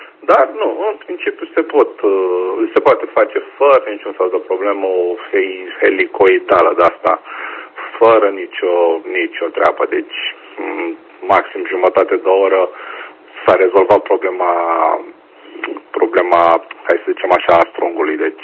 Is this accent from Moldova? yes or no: no; Romania; de multe ori mi-e și rușine că sunt român